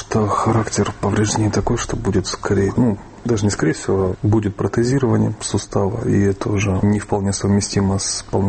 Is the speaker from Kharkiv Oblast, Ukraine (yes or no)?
yes; Kharkiv, Kharkiv Oblast, Ukraine; я родился в этой стране. Ну, по сути, я вырос уже в Украине. То есть я в 90-м году пошел в школу. Все мое вот время, которое я помню, оно прошло в Украине. Я ментально себя связываю, то есть могу как-то себя ассоциировать с городом, который был в Украине, Харьков